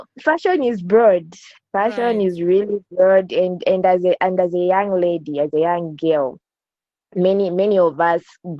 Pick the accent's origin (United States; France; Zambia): Zambia; I'm from Zambia, by the way, and there's a culture where I come from. I'm a Tonga.